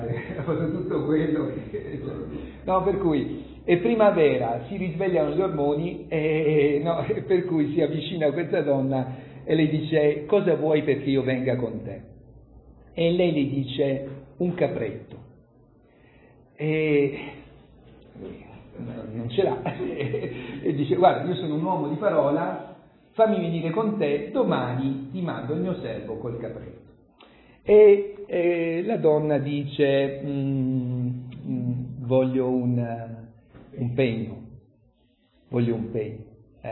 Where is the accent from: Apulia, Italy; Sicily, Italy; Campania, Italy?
Apulia, Italy; Grottaglie; lei è di Taranto, io sono di Grottaglie, vicino